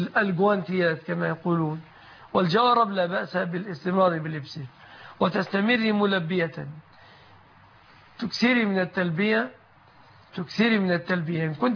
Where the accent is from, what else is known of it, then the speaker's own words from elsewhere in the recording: Egypt; لأن المحل عندنا في مصر يعني دكان